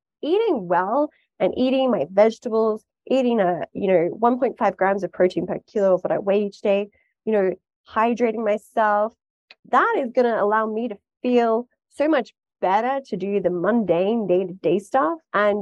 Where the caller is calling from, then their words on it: Singapore; when you live on the equator, which I'm calling from Singapore today.